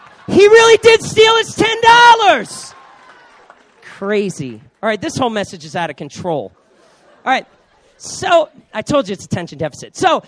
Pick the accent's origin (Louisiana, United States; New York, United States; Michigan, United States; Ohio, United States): New York, United States; I grew up in New York, all right? It's all the people from Crooklyn.